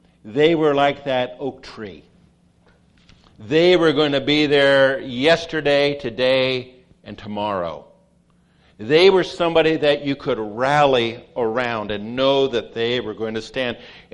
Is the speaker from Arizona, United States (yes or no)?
no; Pasadena, California, United States; Now, I'm from Pasadena.